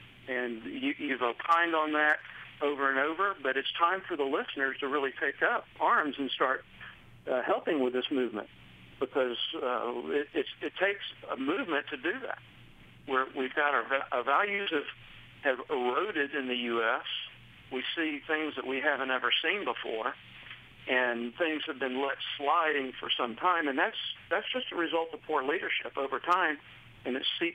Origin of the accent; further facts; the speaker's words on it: Jacksonville, Florida, United States; we happen to have one here in my hometown in Jacksonville, and I've joined that.